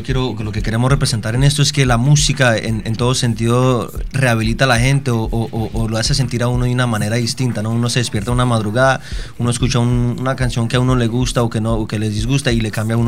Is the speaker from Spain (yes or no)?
no; Colombia; Yo soy de Colombia.